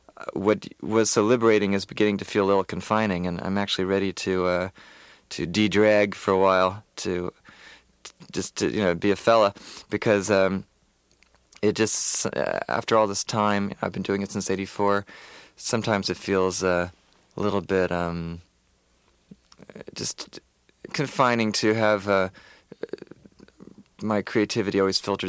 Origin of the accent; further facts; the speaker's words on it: New York, United States; I grew up in Westchester